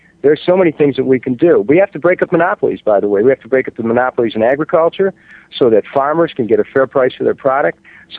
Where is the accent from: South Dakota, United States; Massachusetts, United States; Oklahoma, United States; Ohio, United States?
Ohio, United States; when I was growing up in Ohio, there was a myth.